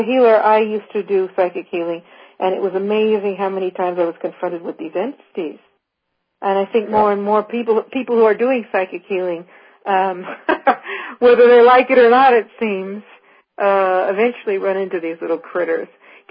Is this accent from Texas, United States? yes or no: no; California, United States; Oh, that's my neighborhood. I'm from San Francisco Bay Area.